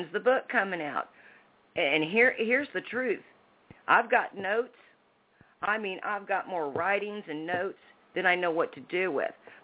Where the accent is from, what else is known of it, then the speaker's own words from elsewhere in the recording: Iowa, United States; Even though I was raised in Iowa, it's the difference.